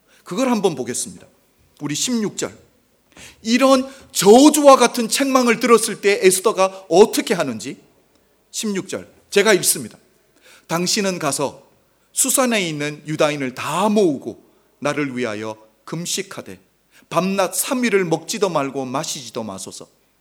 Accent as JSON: {"language": "Korean", "country": "South Korea", "tie": "born or raised there", "moved": "as an adult", "said": "저도 한국에서 태어나서 23살까지 한국에 있었잖아요."}